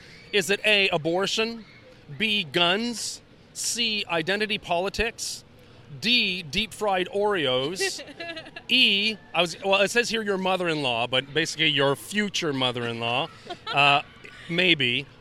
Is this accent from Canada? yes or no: yes; Canada; I am Canadian